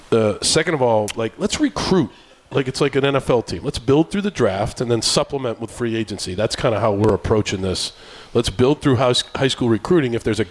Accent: Andover, Massachusetts, United States; So when I was younger, growing up in Andover, I played on a 7th, 8th grade basketball team.

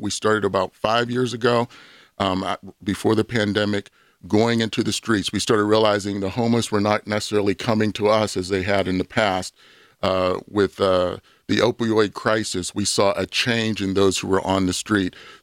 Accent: Bethel Park, Pennsylvania, United States; I grew up in Bethel Park.

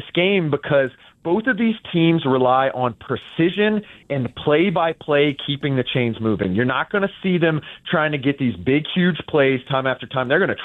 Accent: Lake Charles, Louisiana, United States; I'm from Lake Charles.

